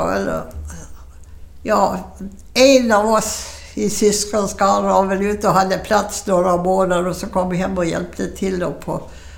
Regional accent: Vete, Gotland, Sweden; Nej, jag är bondtjej från Gotland.

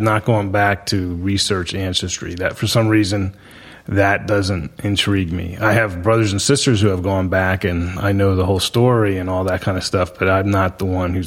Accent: Florida, United States; That was my story. I grew up in Florida. I wanted to be a writer.

